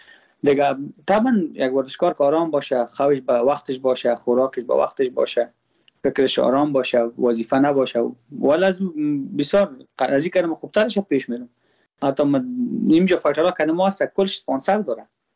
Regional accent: Afghanistan; من خوش نم ما خود ما افغان هستم

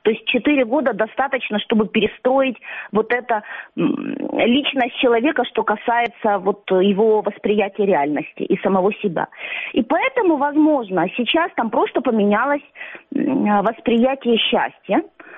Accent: Sukhumi, Abkhazia, Georgia

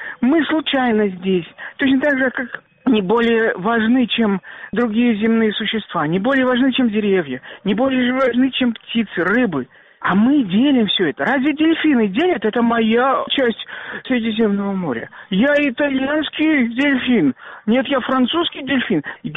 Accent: Saint Petersburg, Russia; born there; Я не знаю, почему я родился русским. Я не знаю, почему я родился в Петербурге.

